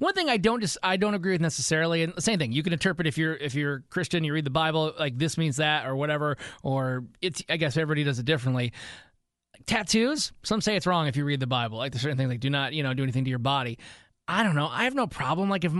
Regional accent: Michigan, United States; I grew up in Michigan, and I met my wife when I lived on the west side of that state.

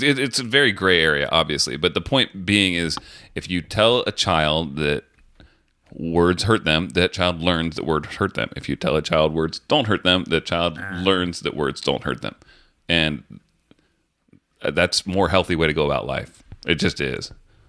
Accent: United States; I'm like American. we avoid conflict and emotion and feeling sad.

